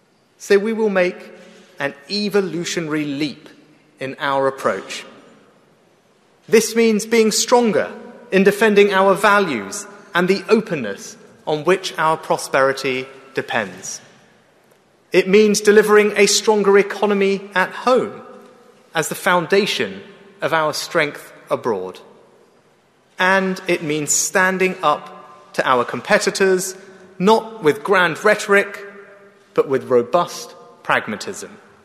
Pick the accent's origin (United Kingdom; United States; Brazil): United Kingdom; Southampton, South East England; born there; I was born in Southampton, a port city the Victorians called the gateway to the world